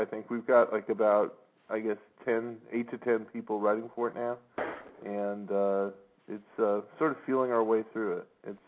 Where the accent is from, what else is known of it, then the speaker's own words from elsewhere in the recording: the South, United States; accent: Southern; I told Marshall while we were warming up that I wouldn't talk with my southern accent, but I lied.